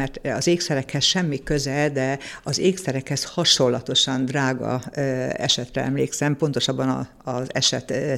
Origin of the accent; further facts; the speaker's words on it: Szolnok, Jász-Nagykun-Szolnok, Hungary; ugye én szolnoki vagyok